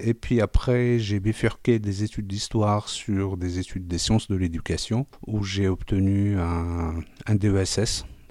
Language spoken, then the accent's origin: French; Casablanca, Casablanca-Settat, Morocco; moved away as an adult; now in France; je suis natif de Casablanca, c'est là où j'ai grandi et j'ai toutes mes racines. Et arrivé en France pour faire mes études, l'intégration a fait le reste et 35 ans plus tard, je suis encore là.